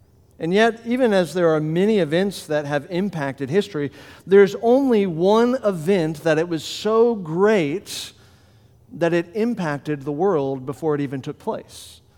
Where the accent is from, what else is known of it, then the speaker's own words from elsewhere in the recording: Florida, United States; now in Delaware, United States; As he mentioned, I'm from Florida, and as he mentioned, everything good happened to me in Florida, and so I came to Delaware really unaware of anything of what life would be here